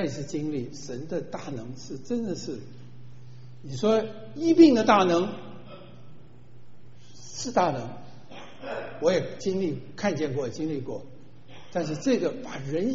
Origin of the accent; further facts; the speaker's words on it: China; 这是我们中国人的想法。